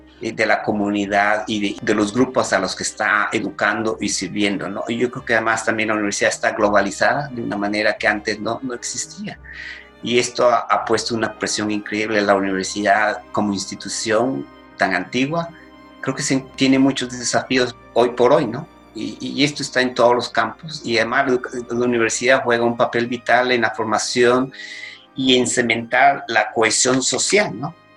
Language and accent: Spanish; Guatemala; moved away; Yo salí de Guatemala en el año 1983, cuando estábamos en el pico del conflicto armado en Guatemala.